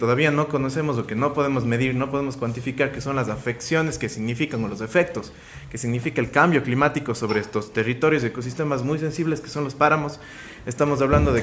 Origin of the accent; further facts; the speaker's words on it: Ecuador; nuestra obligación como ecuatorianos y como ecuatorianos es efectivamente la defensa de la naturaleza.